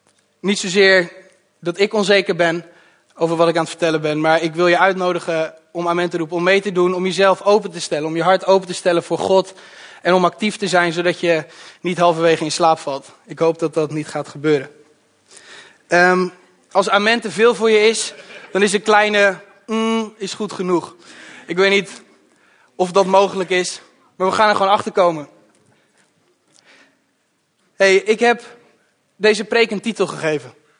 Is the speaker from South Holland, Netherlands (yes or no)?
no; Ede, Gelderland, Netherlands; Ik ben 22 jaar. Ik kom uit Ede.